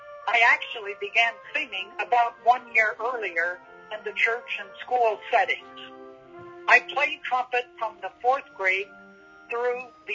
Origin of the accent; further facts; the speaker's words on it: Napoleon, Ohio, United States; also born or lived in Deschler / Ashland; I was born in Napoleon, Ohio, on December the 16th, 1946. My parents were … I was raised in Napoleon, Deschler, and Ashland, all small towns in Northwest Ohio.